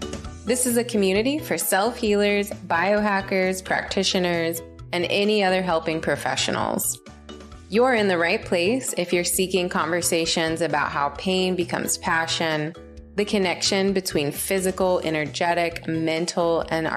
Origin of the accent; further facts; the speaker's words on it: West Virginia, United States; So I grew up in West Virginia and I had a great childhood.